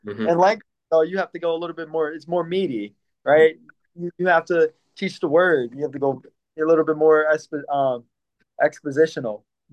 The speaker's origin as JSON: {"language": "English", "town": "Philadelphia", "region": "Pennsylvania", "country": "United States", "lives_now": "Leicester, United Kingdom", "said": "It can be hard to speak because I'm from Philly, so it can be hard to speak to somebody from Leicester like they're from Philadelphia."}